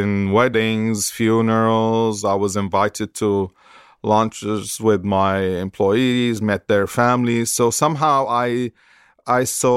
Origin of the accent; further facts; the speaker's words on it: Aleppo, Aleppo Governorate, Syria; English is a second language; also born or lived in Lebanon; So growing up in Aleppo, I was confined to a community which was a little bit upscale community, a community that was exclusive.